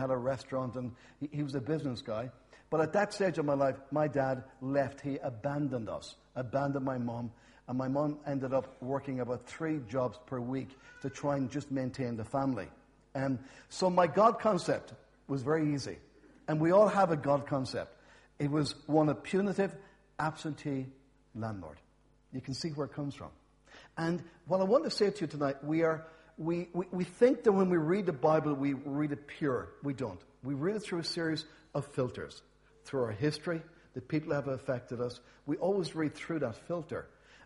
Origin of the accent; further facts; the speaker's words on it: Enniscorthy, Leinster, Ireland; born there; So I was born in Enniscorthy. I have 8 sisters and 3 brothers.